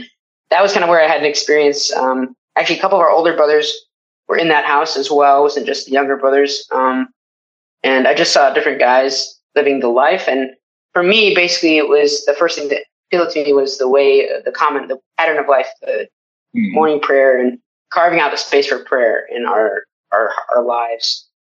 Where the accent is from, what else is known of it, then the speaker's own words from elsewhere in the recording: Ypsilanti, Michigan, United States; So I grew up in Michigan, grew up in Ypsilanti, part of a community, Ann Arbor, Word of Life community.